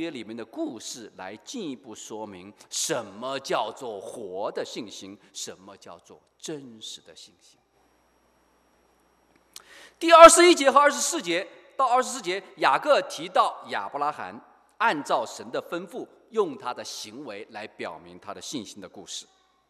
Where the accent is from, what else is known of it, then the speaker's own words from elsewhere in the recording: China; 就像我们中国人，我们讲到孔子，我们讲到孔子，孔子是我们中国人所谓的什么至圣先师啊，